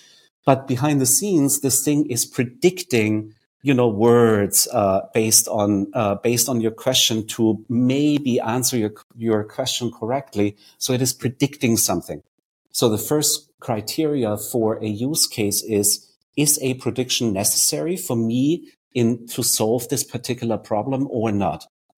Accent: Germany; English is a second language; maybe you can tell by my accent that I'm German. I know you, Arman, remember that. So I'm German, and Germans are famously boring.

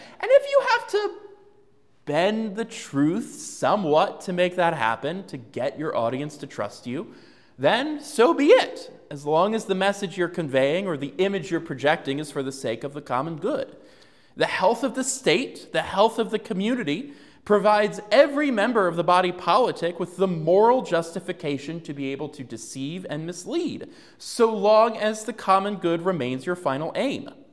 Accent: Virginia, United States; nestled as it is in my home state and the greatest state in the Union, Virginia.

